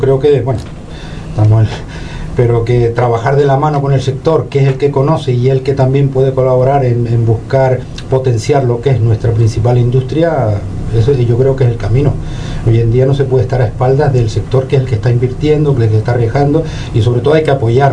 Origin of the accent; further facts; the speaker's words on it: Canary Islands, Spain; yo cuando miro mi pueblo, miro mi municipio cómo está, es que siento pena y a veces, no quiero decir la otra palabra porque me siento muy orgulloso de él